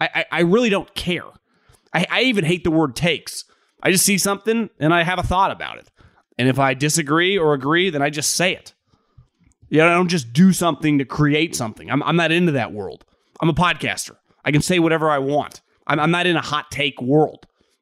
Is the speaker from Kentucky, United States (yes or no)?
no; Seattle, Washington, United States; I'm from Seattle, so I'm a huge Seahawks fan.